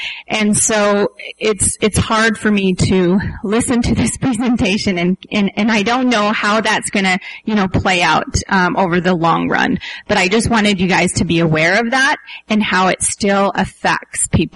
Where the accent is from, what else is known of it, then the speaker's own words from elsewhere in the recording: Montana, United States; I grew up on the Northern Cheyenne Reservation